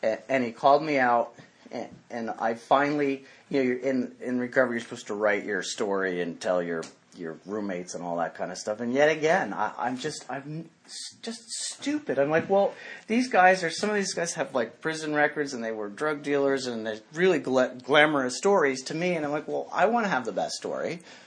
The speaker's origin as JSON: {"language": "English", "region": "New England", "country": "United States", "tie": "born or raised there", "said": "I'd always hunted and fished growing up in New England"}